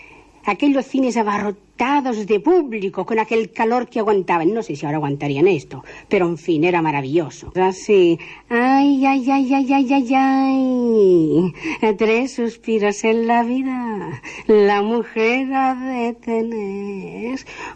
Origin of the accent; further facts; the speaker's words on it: Sabadell, Catalonia, Spain; born there; En Sabadell.